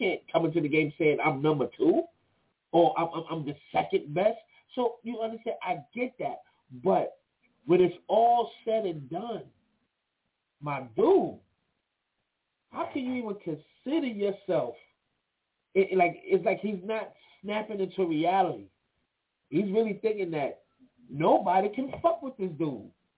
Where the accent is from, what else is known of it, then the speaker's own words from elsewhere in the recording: New York, United States; So I don't want y'all to think just because I'm from New York, that's where you have to be.